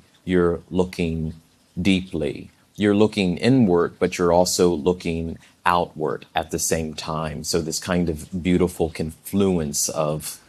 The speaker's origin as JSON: {"language": "English", "town": "Richmond", "region": "Virginia", "country": "United States", "tie": "born or raised there", "said": "I remember going to the museum in my hometown of Richmond, Virginia."}